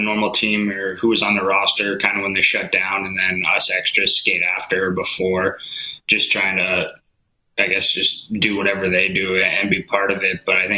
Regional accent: Imperial, Saskatchewan, Canada; Yeah, Imperial is my home for sure. Always has, always will be. But I was born in Saskatoon, so I think that's where most people go off of. But no, Imperial's home.

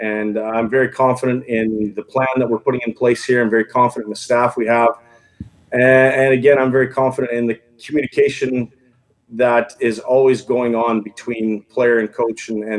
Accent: Saskatchewan, Canada; I mean, I grew up in Saskatchewan, small town Saskatchewan.

